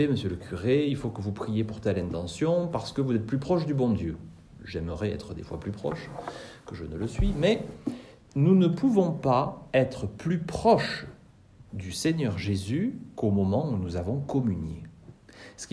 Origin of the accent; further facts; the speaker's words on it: France; bien que nous sommes français et que nous avons une langue extrêmement riche